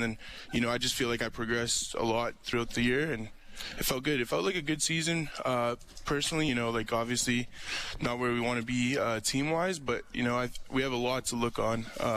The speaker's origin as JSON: {"language": "English", "town": "Calgary", "region": "Alberta", "country": "Canada", "tie": "born or raised there", "said": "But, you know, I grew up in Calgary, so, you know, we get a little bit more Chinook, so it's a little bit warmer"}